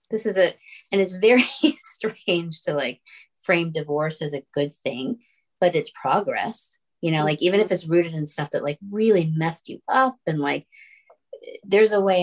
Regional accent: Raleigh, North Carolina, United States; Thursday will be at Quail Ridge Books, which is my hometown Raleigh bookstore that I've been going to since I was 10.

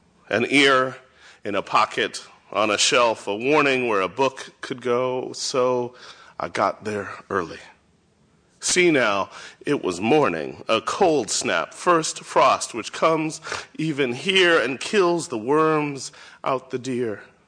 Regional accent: Topeka, Kansas, United States; growing up in Topeka, Kansas, like I did in part, Linda Brown played piano at my church and sang, and I knew her growing up.

